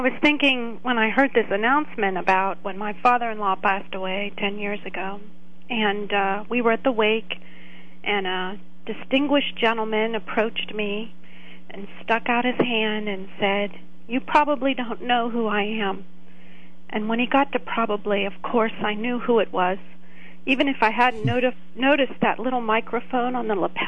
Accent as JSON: {"language": "English", "town": "State College", "region": "Pennsylvania", "country": "United States", "tie": "born or raised there", "said": "I grew up here in State College. You, sir, are the voice of the Nittany Lions."}